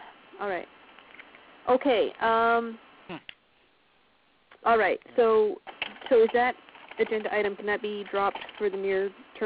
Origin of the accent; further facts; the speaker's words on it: Canada; Well, I'm Canadian. We have Boxing Day, so.